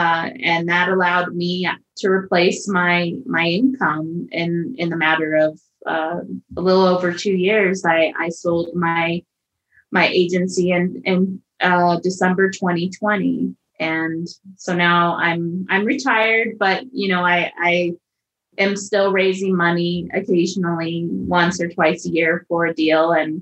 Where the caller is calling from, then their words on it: Lakewood, Colorado, United States; I am just outside of Denver, Colorado, just the suburbs, Lakewood, Colorado, right at the foot of the foothills.